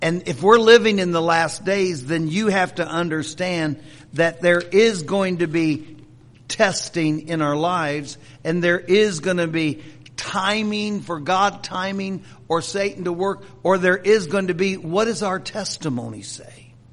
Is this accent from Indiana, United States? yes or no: yes; Marion, Indiana, United States; I live in Marion. That's my hometown. I'm departing from Marion, Indiana, but I will go back.